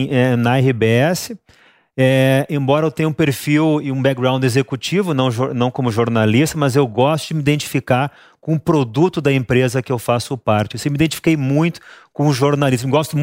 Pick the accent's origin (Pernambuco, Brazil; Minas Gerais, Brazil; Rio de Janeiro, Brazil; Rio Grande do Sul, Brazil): Rio Grande do Sul, Brazil; Eu sou do Rio Grande do Sul.